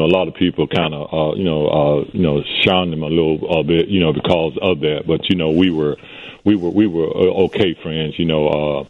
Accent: Alabama, United States; you know, I was traveling back to my hometown, Alabama.

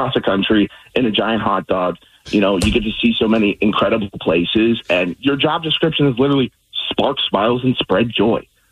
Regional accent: Georgia, United States; both of us are from the East Coast as well. I'm from Georgia.

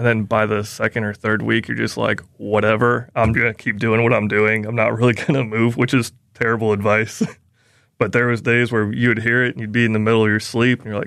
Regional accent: Biloxi, Mississippi, United States; Biloxi, Mississippi, where I spent first through ninth grade. And I said, that's 7 months back in my hometown.

